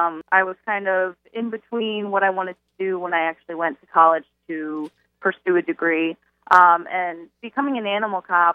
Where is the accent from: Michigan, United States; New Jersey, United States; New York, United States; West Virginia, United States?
New Jersey, United States; now in Philadelphia, United States; I grew up in North Jersey, and then right after I graduated college, I moved to Philadelphia, and I've been here for about 5 years.